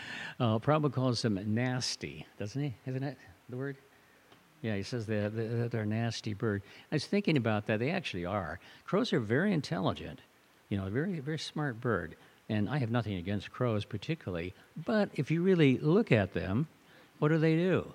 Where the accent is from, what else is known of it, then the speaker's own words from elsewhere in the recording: Midwest, United States; I'm from the Midwest, and the crows definitely like to eat the corn